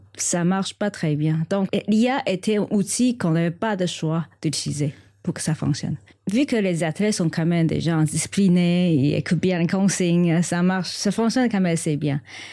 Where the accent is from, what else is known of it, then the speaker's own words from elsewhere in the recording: Taiwan; now in Canada; Je viens de Taïwan et ça fait plus de 30 ans que je suis au Québec.